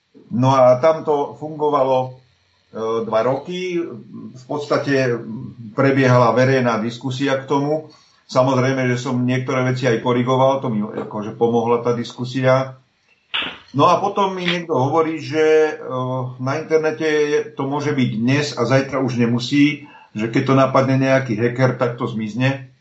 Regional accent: Dobšiná, Košice Region, Slovakia; Pochádzam z Dobšinej. Mnohí poznajú Dobšinskú ľadovú jaskyňu, tak nedaleko je mestečko, banické mestečko Dobšina.

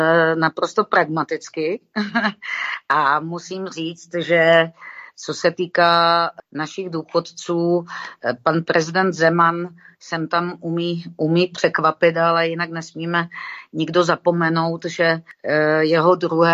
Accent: Moravia, Czechia; ale zároveň jsem holka z Moravy a my se s tím moc nepářem

